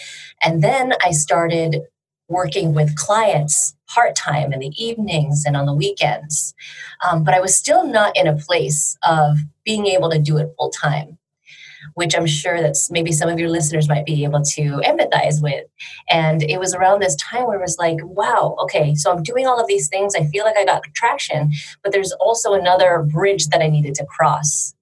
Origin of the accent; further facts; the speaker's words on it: San Francisco Bay Area, California, United States; now in Bali, Indonesia; I am a life coach. I live in Bali, Indonesia, but I'm from the San Francisco Bay Area in the States.